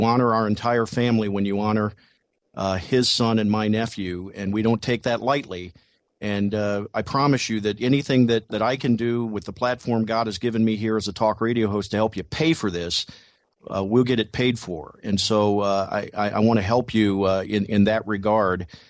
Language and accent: English; Taylor, Michigan, United States; Representative Douglas Geis represents the Downriver District, including my hometown of Taylor